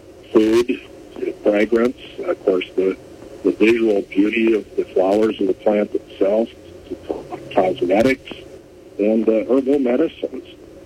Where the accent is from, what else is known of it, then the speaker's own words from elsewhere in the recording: Wisconsin, United States; moved away; As I was growing up in Wisconsin, they're hooking up to the planter and going out to the field.